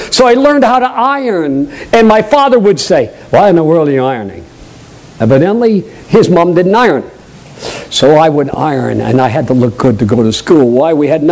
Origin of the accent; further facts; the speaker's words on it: Maine, United States; accent: Maine; That was my Maine accent. Afterward. Every once in a while, my New England accent comes through.